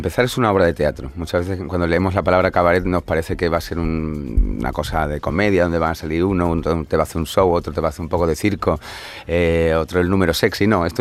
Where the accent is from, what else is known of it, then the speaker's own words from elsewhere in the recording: Montijo, Extremadura, Spain; Yo soy de Montijo, de un pueblo entre Mérida y Badajoz.